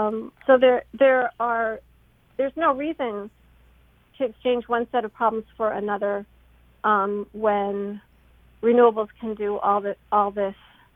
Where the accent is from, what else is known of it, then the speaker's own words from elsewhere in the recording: Illinois, United States; I moved back into my sister's basement in my hometown along the Illinois River, where I grew up